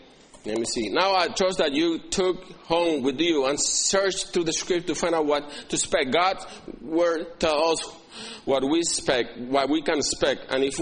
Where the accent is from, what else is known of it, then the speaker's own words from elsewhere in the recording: Puerto Rico; now in United States; I came from Puerto Rico, and brother came from Spain, and Australia, and, you know, Irish. Brought up in different cultures and customs and people